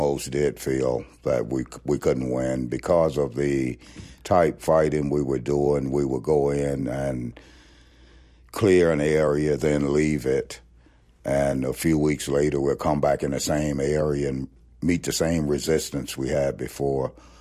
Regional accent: Mississippi, United States; more that we are all connected, and to have a respect for people in general more than I did when I was growing up in Mississippi.

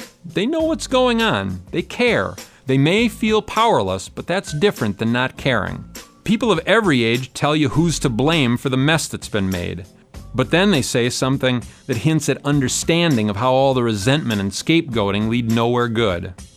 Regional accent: Wisconsin, United States; I've crisscrossed the countryside in my home state.

